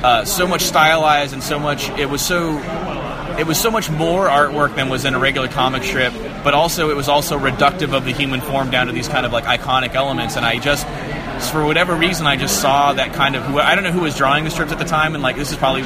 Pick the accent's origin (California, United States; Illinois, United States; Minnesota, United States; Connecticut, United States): California, United States; but I grew up in Orange County, and we got the Orange County Register as a kid